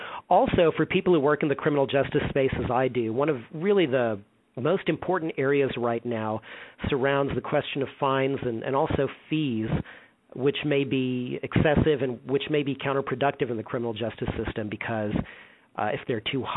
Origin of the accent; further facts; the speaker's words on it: Texas, United States; I'm from Texas, just like you, by the way, you really need your car to get to work.